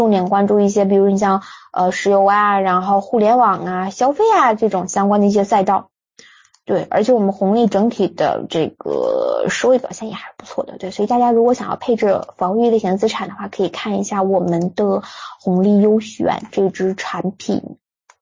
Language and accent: Chinese; Harbin, Heilongjiang, China; 我寻思是对呀，我也没有口音呢，你们咋知道的呢？这个是整的，我感觉我说的就是普通话。哈尔滨红肠有点咸